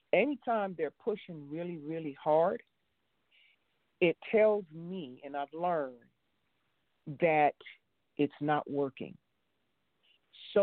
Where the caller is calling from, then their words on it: Texas, United States; I'm calling from Texas.